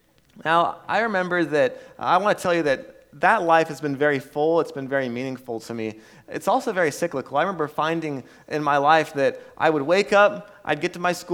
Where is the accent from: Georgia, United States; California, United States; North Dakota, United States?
California, United States; Red Bluff; I was born and raised in Red Bluff, so I'm a Red Bluff kid through and through. Red Bluff's always been home, so that's just some of my history.